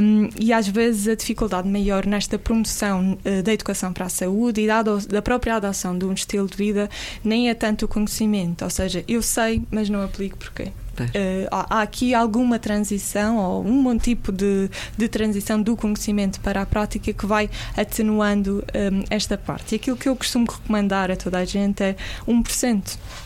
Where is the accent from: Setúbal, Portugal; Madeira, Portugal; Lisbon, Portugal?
Madeira, Portugal; sou da Madeira, como já vos disse